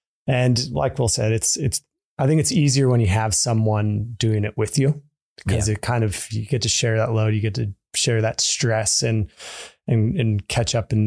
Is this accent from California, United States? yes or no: yes; California, United States; I'm from California.